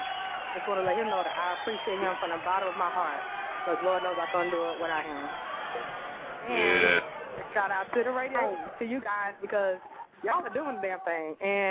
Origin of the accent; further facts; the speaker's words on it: New York, United States; now in Jacksonville, United States; I'm calling. I'm from New York, but I'm in Jacksonville now.